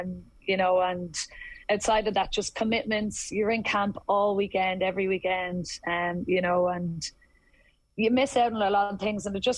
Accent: Dublin, Leinster, Ireland; I'm from Dublin

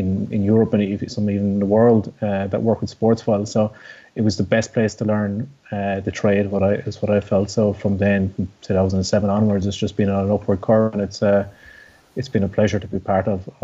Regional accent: Munster, Ireland; So I'm from Kerry originally.

